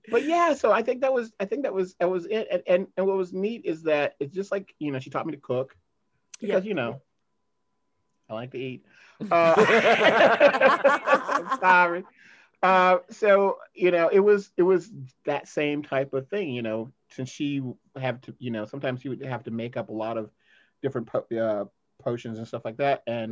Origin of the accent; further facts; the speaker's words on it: Atlanta, Georgia, United States; born there; I was born in Atlanta, Georgia.